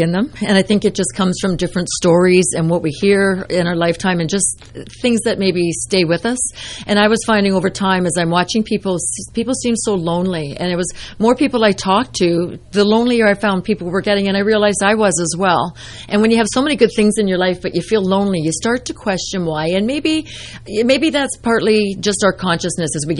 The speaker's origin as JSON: {"language": "English", "region": "Ontario", "country": "Canada", "said": "As you said, I'm from Ontario, Canada"}